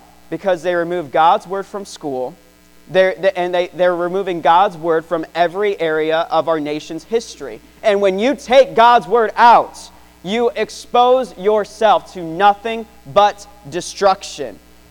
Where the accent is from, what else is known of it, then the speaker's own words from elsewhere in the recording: United States; And I believe that because I'm an American.